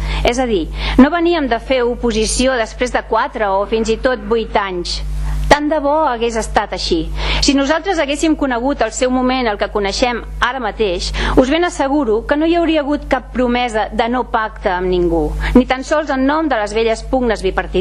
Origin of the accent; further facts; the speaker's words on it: Caldes, Catalonia, Spain; Els que som de Caldes de sempre